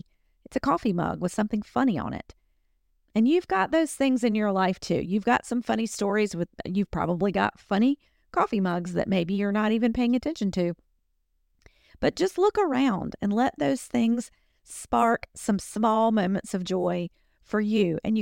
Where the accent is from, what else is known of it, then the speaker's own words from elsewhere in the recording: Southern US, United States; accent: Southern; Now, I am a Southerner, and we do like to soften our consonants on most words.